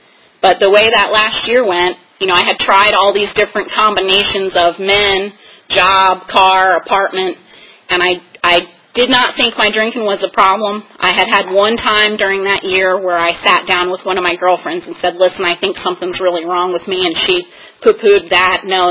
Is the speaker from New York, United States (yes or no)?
no; Virginia Beach, Virginia, United States; And I grew up in Virginia. I was born in Northern Virginia, raised in Virginia Beach.